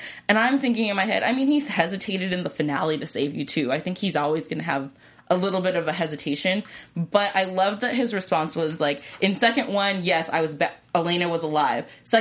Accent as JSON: {"language": "English", "town": "West Covina", "region": "California", "country": "United States", "tie": "born or raised there", "said": "which I grew up in the West Covina area."}